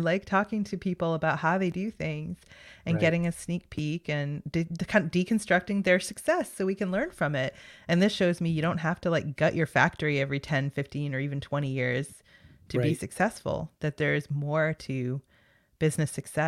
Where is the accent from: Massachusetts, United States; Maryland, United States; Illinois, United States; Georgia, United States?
Massachusetts, United States; because I grew up on Cape Cod, and that's not too far when you're driving up to Boston.